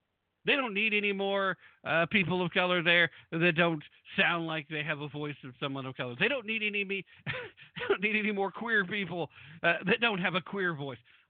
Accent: Tennessee, United States; what's that mean to me? That means I'm going back to Tennessee.

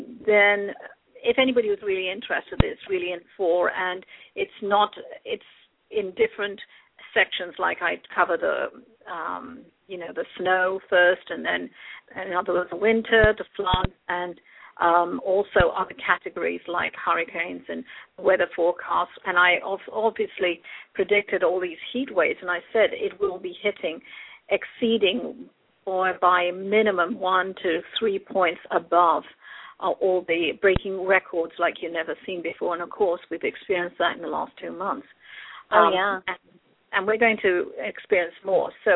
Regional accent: London, United Kingdom; also born or lived in Sri Lanka; now in California, United States; I was raised in London, but not actually born there, born in Sri Lanka, and living in America for nearly 32 years. So a bit mixed up, but eventually somewhere around in California here.

